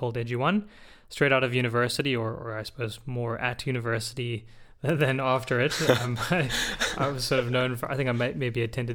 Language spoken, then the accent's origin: English; South Africa; born there; accent: some American; also born or lived in Miami; So I was born in South Africa, but I spent some, you might hear some American in the accent, I spent some time in the US, mostly in South Florida, Miami.